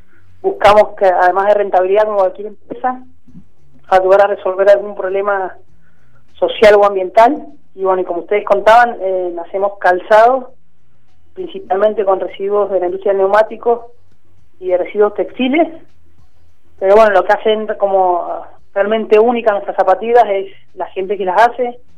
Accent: Mendoza, Argentina; Exactamente, sí, nosotros somos de Mendoza.

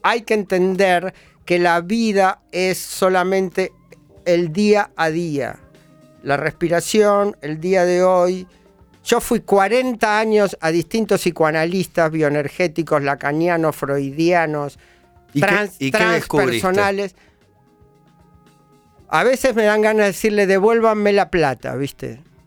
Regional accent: Santa Fe, Argentina; Yo soy de Santa Fe.

